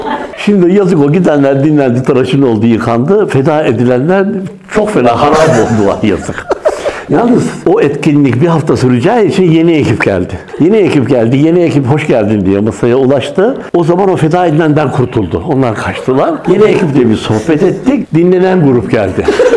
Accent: Aksaray, Aksaray Province, Turkey; Şimdi ben Aksaray'da doğdum, büyüdüm.

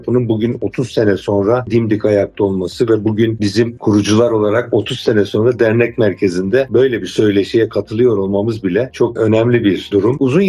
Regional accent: Gaziantep, Turkey; born there; Gaziantep 1963 doğumluyum.

